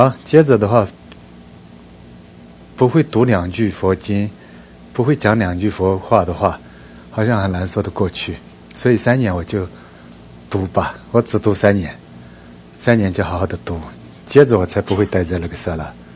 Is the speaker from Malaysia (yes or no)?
no; Tibet, China; 我们西藏人又喜欢画，所以就是工作好找的要命。